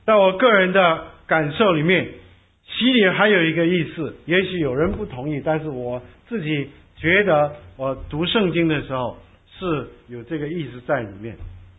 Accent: China; 有的时候我们中国人说柔能克刚

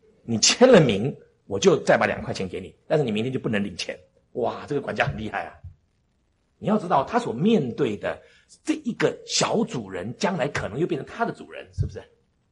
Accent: Pingtung County, Taiwan; 我小时候住在南部，住在屏东一个乡下里面，我是客家人，住在客家村里面。但是我因为生下来的时候是住在眷村，所以讲的是国语，以后搬到客家村去

